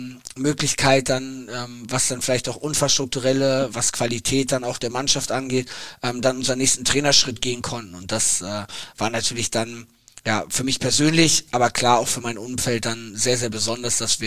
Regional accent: Hamburg, Germany; als Hamburger eine Riesensache, dass wir als Paar dann wieder in unsere Heimatstadt gehen durften

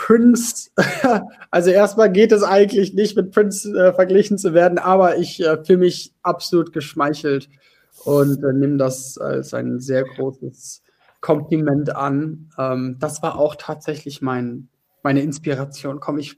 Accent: Cologne, North Rhine-Westphalia, Germany; Ich komme aus Köln, genau.

